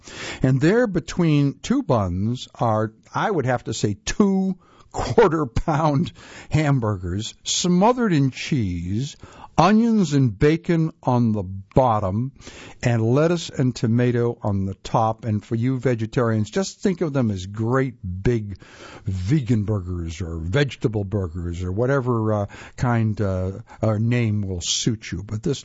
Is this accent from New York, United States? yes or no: no; Asheboro, North Carolina, United States; My first one ever at 5 or 6 years old in Asheboro, of course, my hometown.